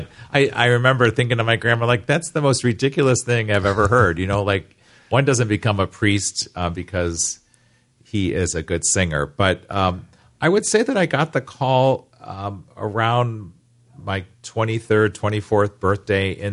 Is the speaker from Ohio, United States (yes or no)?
yes; Avon Lake, Ohio, United States; Right, as you said, Paul, I grew up in Avon Lake, and Avon Lake was a very diversified place. I grew up on Lear Road, very close to the Avon Bay Village border.